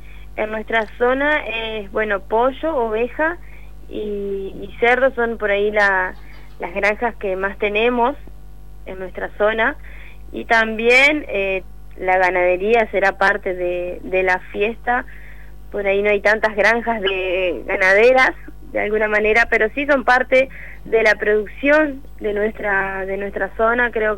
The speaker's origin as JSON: {"language": "Spanish", "town": "San Justo", "country": "Argentina", "said": "soy de San Justo, así que siempre mi corazoncito estuvo por esta zona de alguna manera"}